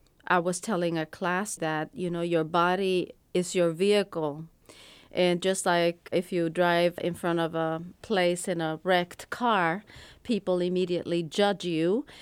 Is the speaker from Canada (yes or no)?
no; Puerto Rico; English is a second language; many Puerto Ricans were put into special classes because they thought that because we didn't speak English perfectly, it was some kind of learning disability. But once we did learn the language